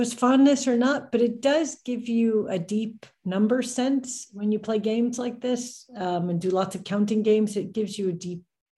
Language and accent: English; New York, United States; So I grew up on Long Island near New York City, about an hour away.